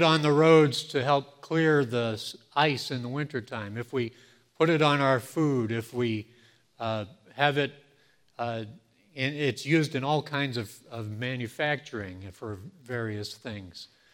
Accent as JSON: {"language": "English", "region": "Maine", "country": "United States", "said": "If I'm from Maine"}